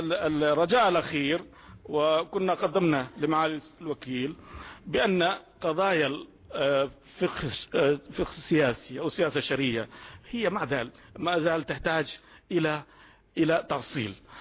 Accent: India; التحقيق المناط يختلف عندنا في الهند على سبيل المثال

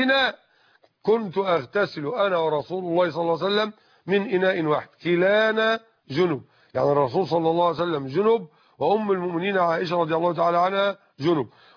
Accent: Egypt; الإزار يشبه عندنا في مصر ما يسمى بالجيبة

